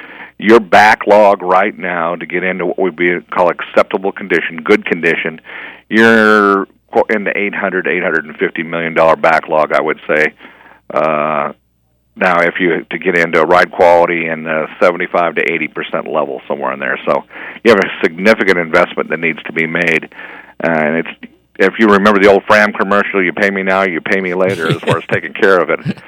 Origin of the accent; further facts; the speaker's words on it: Chandler, Arizona, United States; now in Tucson, United States; I love the desert. I grew up in Chandler. I went to Chandler High School as a youngster 30-plus years ago.